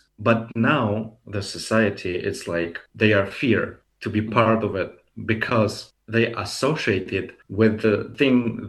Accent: Russia; English is a second language; My main reason why I'm leave from Russia, because I have a lot of fear for myself.

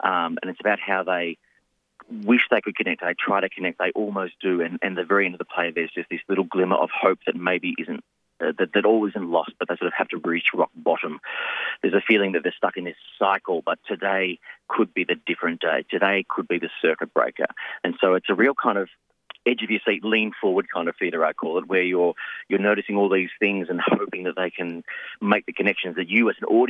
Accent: Victoria, Australia; I grew up in the country. I grew up in Gippsland. And I live back out in the country now, out the other way, in Daleford way.

